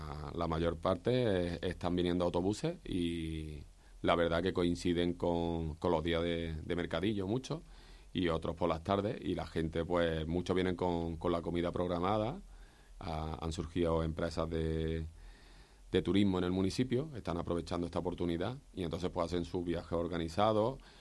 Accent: Cuevas de San Marcos, Andalusia, Spain; pero yo he valorado muchísimo, muchísimo, muchísimo lo que es mi pueblo, y como en mi pueblo no vivo en ningún sitio.

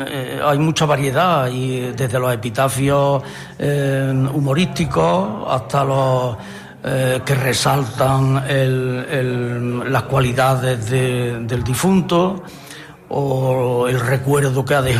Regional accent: Monturque, Andalusia, Spain; yo llevo algunos años afincado aquí en Monturque, aunque soy de Monturque, pero está muchos años fuera, y llevo aquí algún tiempo afincado en Monturque

